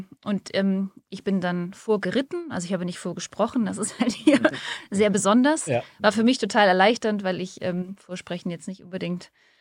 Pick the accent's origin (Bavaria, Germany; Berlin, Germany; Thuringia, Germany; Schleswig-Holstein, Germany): Schleswig-Holstein, Germany; Neumünster; ich bin ja in Neumünster aufgewachsen, also so echt so fast mitten in Schleswig-Holstein zwischen den Meeren.